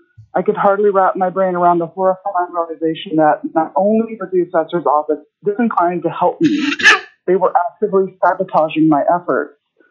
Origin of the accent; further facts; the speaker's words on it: Haines, Alaska, United States; I'm from Haines.